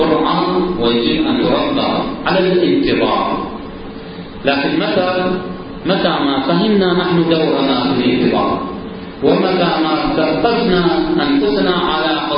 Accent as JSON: {"language": "Arabic", "country": "Iraq", "said": "طفولتنا في العراق بذاتها طفولة معذبة، طفولة معتدى عليها،"}